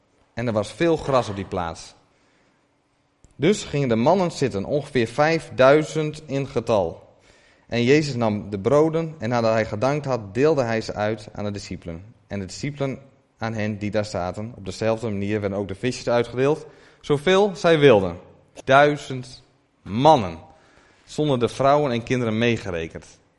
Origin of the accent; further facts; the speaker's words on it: Sebaldeburen, Groningen, Netherlands; Ik ben 32 jaar. Ik kom uit Sebaldeburen.